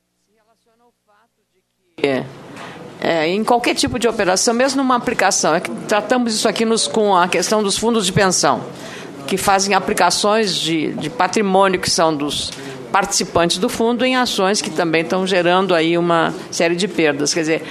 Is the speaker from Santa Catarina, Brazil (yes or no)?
no; Rio Grande do Sul, Brazil; Sou de um estado do Rio Grande do Sul que tem uma grande força nessas empresas.